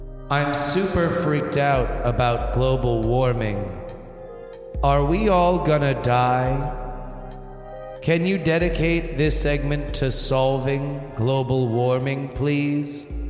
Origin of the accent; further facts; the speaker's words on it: Canada; I'm from Canada, so we're generally still expecting a snowstorm or three by the time that March rolls around.